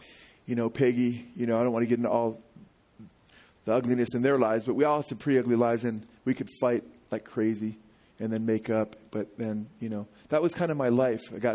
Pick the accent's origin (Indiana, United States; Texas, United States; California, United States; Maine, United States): California, United States; Simi Valley; I was born right here in Simi Valley September 18th, 1963. I was born in a doctor's office before they had hospitals in this town. So I'm a native here.